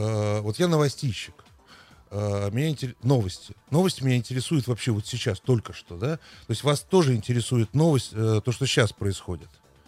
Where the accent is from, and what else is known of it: Uzbekistan